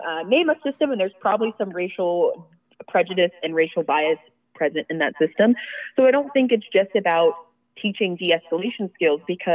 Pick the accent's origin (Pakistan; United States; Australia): United States; the South; now in Providence, United States; I grew up in the South, and I also was a high school teacher in New Bedford, Mass, and have worked in Rhode Island schools as well here in Providence.